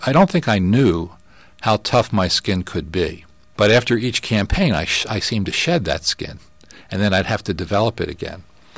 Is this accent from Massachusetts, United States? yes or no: no; Philadelphia, Pennsylvania, United States; I wouldn't characterize myself as a kid growing up in Philadelphia as a street fighter.